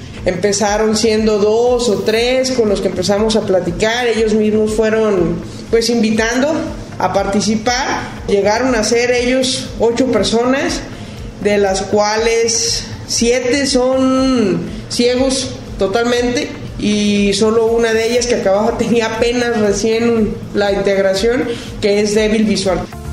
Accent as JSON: {"language": "Spanish", "country": "Mexico", "said": "como mexicanos nos toca"}